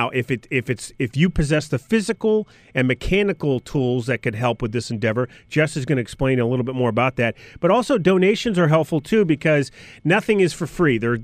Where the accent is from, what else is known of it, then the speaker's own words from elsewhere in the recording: Rochester, New York, United States; Of course, Rochester is my hometown, so it's always nice to see that.